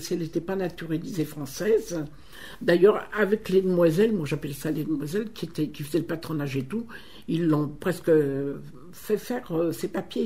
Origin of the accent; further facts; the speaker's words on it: France; born there; Je suis née en France.